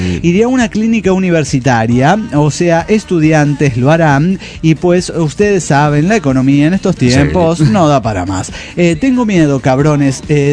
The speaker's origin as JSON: {"language": "Spanish", "region": "Cochabamba", "country": "Bolivia", "said": "de Cochabamba, Bolivia."}